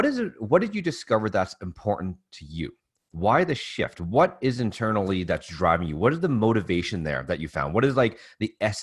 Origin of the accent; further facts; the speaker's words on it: Calgary, Alberta, Canada; because I'm Canadian, I'm here in Calgary